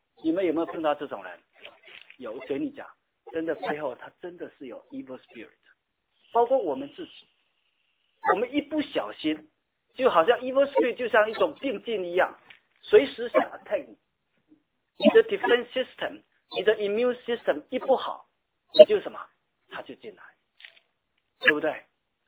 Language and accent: Chinese; Xiamen, Fujian, China; 我们在厦门，我在厦门鼓浪屿长大